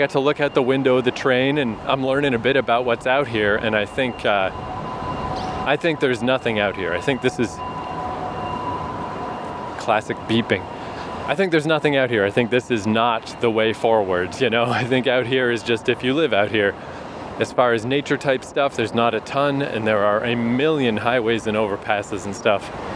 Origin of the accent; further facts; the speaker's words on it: Canada; because I'm from Canada, just summer.